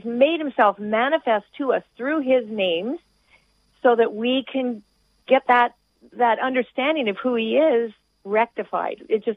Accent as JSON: {"language": "English", "region": "Alberta", "country": "Canada", "tie": "born or raised there", "said": "But I grew up in Alberta on the prairies, so I was a landlubber girl through and through."}